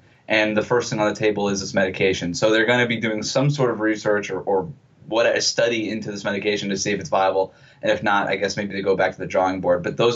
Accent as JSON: {"language": "English", "town": "Fort Lauderdale", "region": "Florida", "country": "United States", "lives_now": "Berkeley, United States", "said": "I'm from the Fort Lauderdale area."}